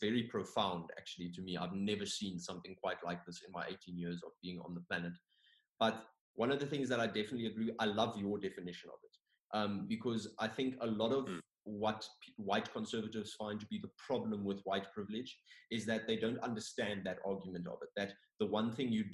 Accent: Botswana; I grew up in Botswana, and I was actually having a really in-depth, really great conversation with a friend of mine

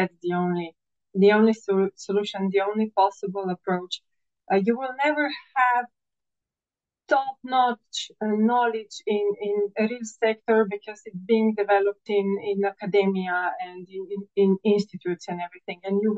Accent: Jesenice, Upper Carniola, Slovenia; English is a second language; I grew up in Jesenice, which is a heavy industry town in Slovenia.

